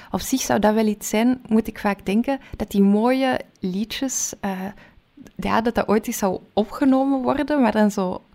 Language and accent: Dutch; Leuven, Flanders, Belgium; Wij zitten hier natuurlijk als Leuvenaars